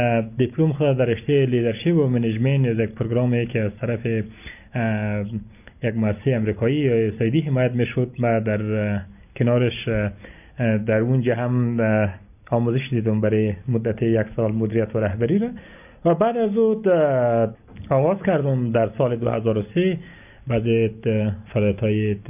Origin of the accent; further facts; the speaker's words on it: Afghanistan; born there; کسی که در یک دیهات افغانستان در متولد شدم، در یک خانواده فقیر